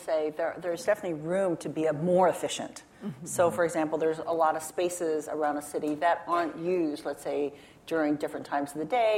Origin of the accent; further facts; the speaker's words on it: Hong Kong; now in United States; So I'm from Hong Kong, and when we immigrated to the U.S., I'm not going to say when, but when we immigrated to the U.S.